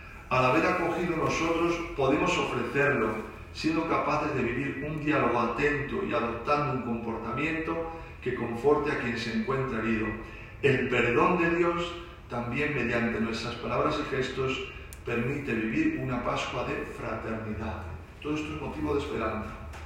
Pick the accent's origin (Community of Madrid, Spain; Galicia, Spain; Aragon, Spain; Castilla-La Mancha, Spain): Community of Madrid, Spain; El Escorial; yo soy del Escorial